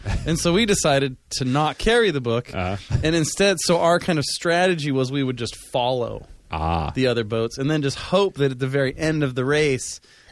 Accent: Los Angeles, California, United States; I grew up in the Los Angeles area, and one year for summer camp, we went to, Catalina Island

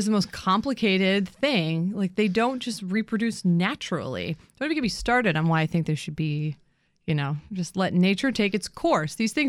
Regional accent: Ohio, United States; also born or lived in New York; Yep. I grew up in Ohio. I mean, originally from New York, but moved in, you know, spent my formative years in Ohio and went to school in Connecticut

